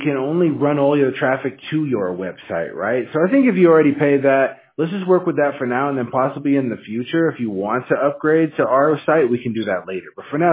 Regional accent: Washington, United States; Yeah, I'm from Washington State, man. It's cold there, so I'm not used to the heat.

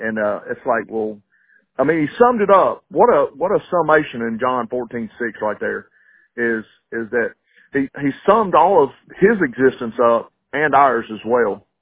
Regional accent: Memphis, Tennessee, United States; I've got Memphis. I've got a 901 area number. I came from Memphis.

